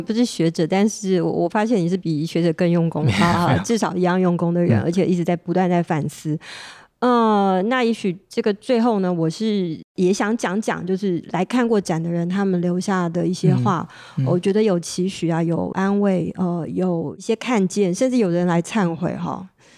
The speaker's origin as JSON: {"language": "Chinese", "country": "Taiwan", "also_born_or_lived": "France", "moved": "as an adult", "said": "其实是离开台湾、去了法国、然后才有一个余裕回头来看、我是台湾人吗、因为当初我们小时候是被教导要说我是堂堂正正的中国人，"}